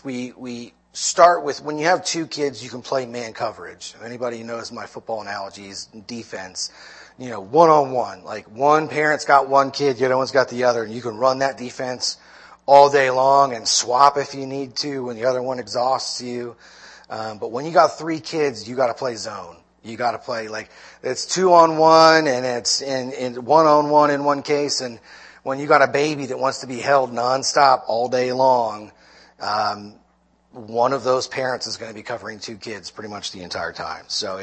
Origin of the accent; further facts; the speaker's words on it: New Jersey, United States; moved away; I'm originally from New Jersey, from the beaches of South Jersey. I came down here in 2008